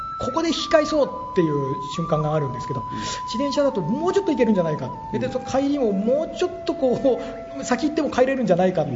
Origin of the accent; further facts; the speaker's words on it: Hokkaido, Japan; 私も今北海道生まれ故郷にいることが多いので、願わくはですね、そこで何かできないかと思ってるんですよ。